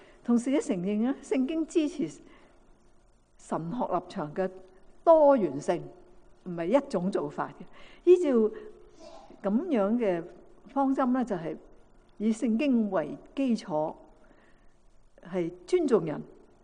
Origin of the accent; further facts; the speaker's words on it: Guangdong, China; 譬如我们广东人呢